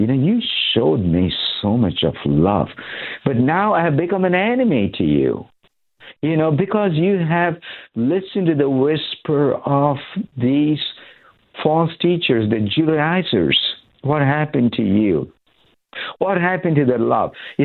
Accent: India; I grew up in India, you know, in a very strong culture that respects, you know, people older, you know, elders.

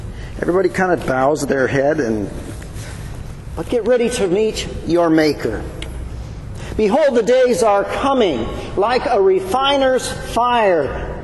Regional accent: Beaverton, Oregon, United States; I grew up in Oregon, Beaverton, Oregon, and there was a theater there in Beaverton, Oregon, called Valley Theater.

